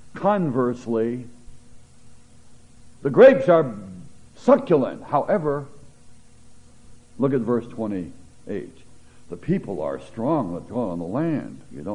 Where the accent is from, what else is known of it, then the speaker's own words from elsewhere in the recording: Washington, United States; No, I'm from Washington State. Washington State has what? Apples.